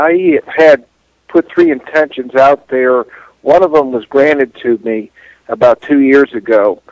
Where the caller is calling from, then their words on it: Atlanta, Georgia, United States; I'm calling from Atlanta.